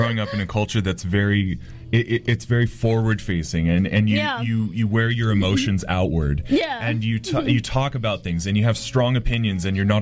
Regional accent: Canada; I say that as a Canadian.

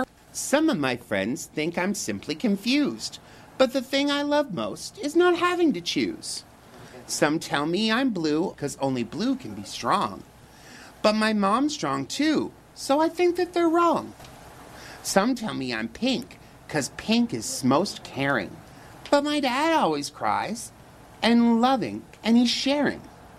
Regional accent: Cape Breton, Nova Scotia, Canada; now in Halifax, Canada; I'm a drag performer. I've been doing it for over 20 years, and I'm originally from Cape Breton, and now make home in Halifax.

